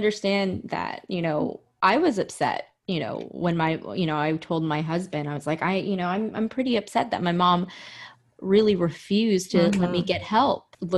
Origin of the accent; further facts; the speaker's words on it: Jacksonville, Florida, United States; born there; I was born in Jacksonville, Florida. Mm-hmm. I'm Filipino.